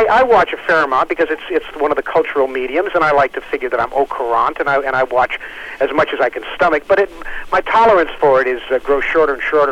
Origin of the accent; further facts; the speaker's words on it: Painesville, Ohio, United States; also born or lived in Cleveland; I was born in Cleveland, Ohio, and moved to a little town called Painesville, Painesville, when I was about, I guess, 3 or 4 years old.